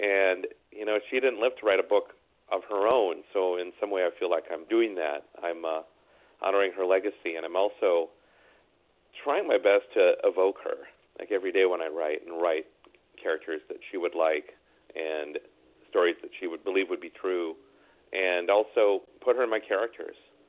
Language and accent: English; Minnesota, United States; now in Los Angeles, United States; a mixture of a lot of the elements that I grew up with in Minnesota in terms of sadness, longing, people searching for their dreams